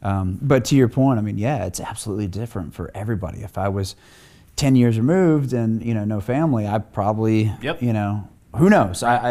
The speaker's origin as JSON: {"language": "English", "region": "Michigan", "country": "United States", "tie": "born or raised there", "said": "See, I grew up in Michigan, so like the Pistons or the Tigers or whatever, I loved watching them."}